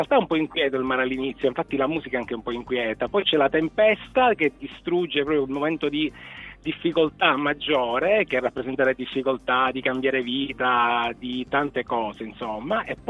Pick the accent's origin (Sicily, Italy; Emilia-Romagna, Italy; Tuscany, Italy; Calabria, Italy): Sicily, Italy; Palermo; io vengo da Palermo